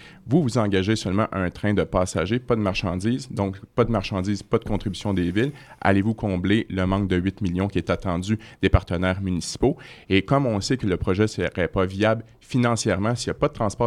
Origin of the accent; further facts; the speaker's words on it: Quebec City, Quebec, Canada; les intérêts de la société de transport chez nous à Québec.